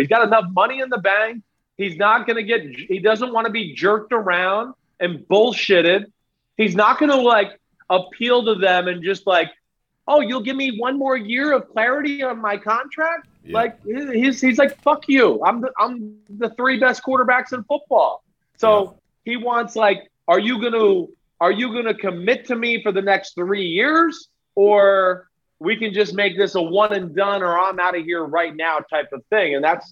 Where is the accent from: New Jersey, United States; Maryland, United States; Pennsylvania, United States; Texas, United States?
New Jersey, United States; Because I'm from New Jersey.